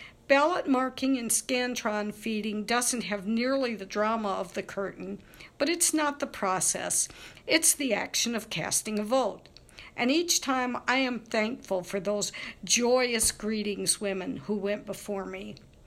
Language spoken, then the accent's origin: English; Kentucky, United States; Early in my home state, Kentucky, they also granted and then revoked the right for women to vote.